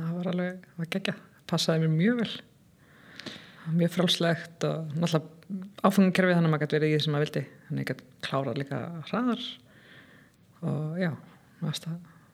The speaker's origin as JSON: {"language": "Icelandic", "town": "Garðabær", "region": "Capital Region", "country": "Iceland", "tie": "born or raised there", "said": "Já, ég alveg upp í Garðabænum og það var bara mjög fínt sko."}